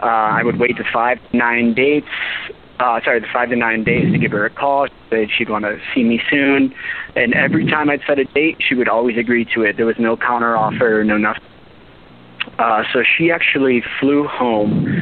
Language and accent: English; Los Angeles, California, United States; I'm 30, and I'm from Los Angeles.